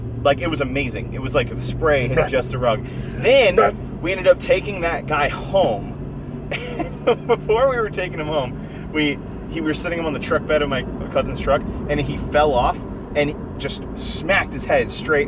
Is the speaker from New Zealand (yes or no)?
no; Australia; accent: Australian; I'm just an Australian accent